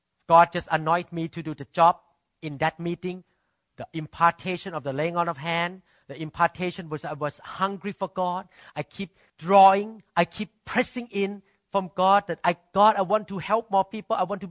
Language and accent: English; United States; I just want to introduce myself. I'm from America.